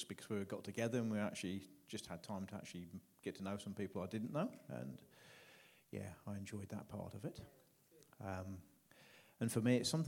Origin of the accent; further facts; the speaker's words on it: England, United Kingdom; I am from England, yes.